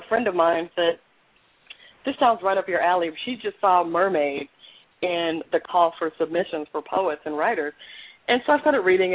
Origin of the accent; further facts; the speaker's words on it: Redondo Beach, California, United States; I am from California. I'm from Southern California.